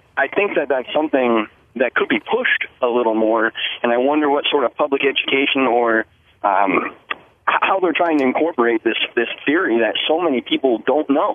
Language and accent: English; New York, United States; now in Barrie, California, United States; I'm originally from New York State with a degree in environmental biology